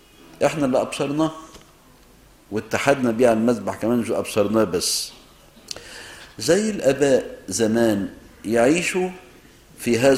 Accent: Egypt; عندنا في مصر

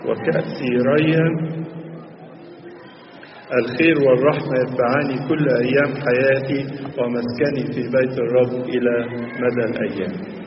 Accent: Egypt; في بلادنا مصر

